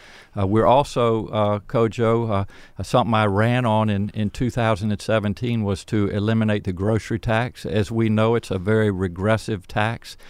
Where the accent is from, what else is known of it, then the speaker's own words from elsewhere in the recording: Chesapeake Bay, United States; I grew up on the Chesapeake Bay. It was literally our backyard